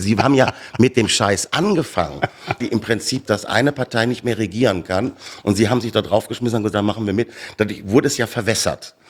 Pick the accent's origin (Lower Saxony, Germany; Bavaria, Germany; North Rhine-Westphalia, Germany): Bavaria, Germany; also born or lived in Ruhr area; Ich bin in Bayern aufgewachsen, Herr Lindner, also müssen Sie mir nichts erzählen, was ich da an Alltagsrassismus, ich bin selber ausgegrenzt worden, weil ich aus dem Ruhrgebiet komme